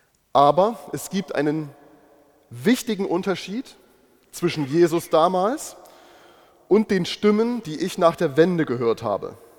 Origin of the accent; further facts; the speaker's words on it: Saxony, Germany; die ich als Kind in der Nachwendezeit in meiner sächsischen Heimat gehört habe.